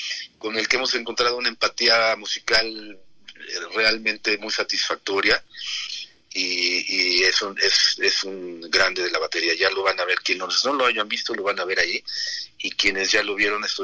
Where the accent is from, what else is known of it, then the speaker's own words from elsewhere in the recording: Mexico City, Mexico; yo sí soy del DF, caray. Claro. Antes nos decían chilangos, ahora nos dicen mexas.